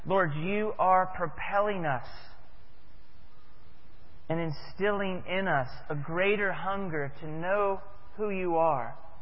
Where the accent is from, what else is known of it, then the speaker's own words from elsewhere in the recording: Florida, United States; I'm from Florida, and people that are from Florida oftentimes like to swim.